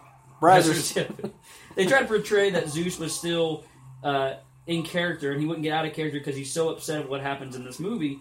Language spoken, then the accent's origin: English; Indiana, United States; And WCW's always come to my hometown, Indiana. They used to come to the Holman Center, and it was only, you know, a couple miles from my house.